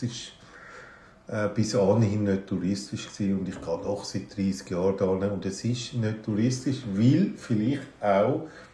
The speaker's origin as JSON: {"language": "German", "country": "Switzerland", "said": "bei uns in der Schweiz"}